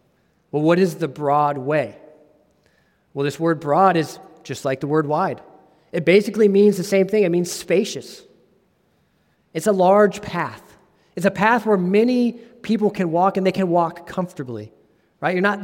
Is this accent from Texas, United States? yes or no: yes; Texas, United States; born there; I like Texas. I was born in Texas.